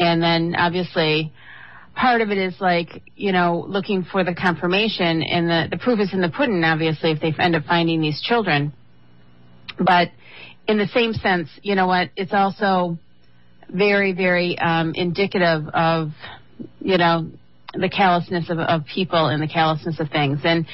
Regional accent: Michigan, United States; now in US East Coast; I grew up in the Michigan area, so I'm a Midwest girl, being forced to live on the East Coast here.

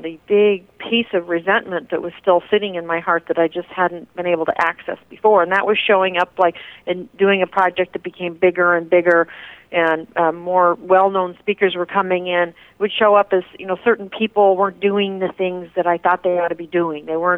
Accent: Arizona, United States; she hosts a lot of conferences in the Sedona area, and I'm from Arizona

